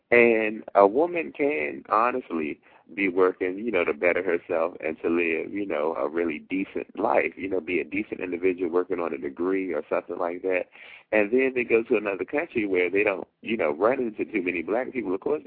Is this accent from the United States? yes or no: yes; North Carolina, United States; Because, like, originally I'm from North Carolina